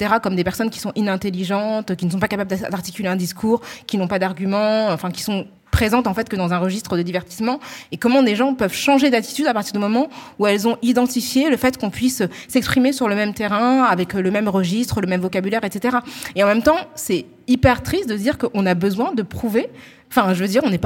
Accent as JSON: {"language": "French", "region": "Île-de-France", "country": "France", "accent": "Parisian", "said": "notre accent parisien, parce qu'en fait, on est que 10 millions de franciliens à avoir cet accent-là. Donc, c'est vrai que nous, on a un accent aussi qui est hyper marqué."}